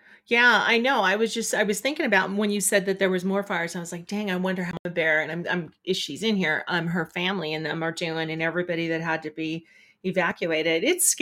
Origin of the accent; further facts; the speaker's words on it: California, United States; Yeah, growing up in California, I know exactly what you're talking about. And because we were by the foothills, it's just smog.